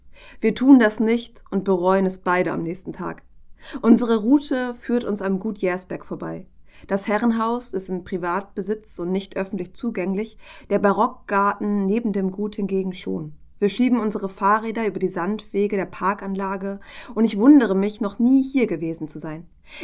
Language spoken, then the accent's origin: German; Ahrensburg, Schleswig-Holstein, Germany; also born or lived in Hamburg; now in Kiel, Germany; Ich bin hauptsächlich in Ahrensburg und der Umgebung aufgewachsen, also im Kreis Stormarn, bevor ich dann endlich irgendwann nach Kiel gezogen bin, nach einem kurzen Aufenthalt in Hamburg.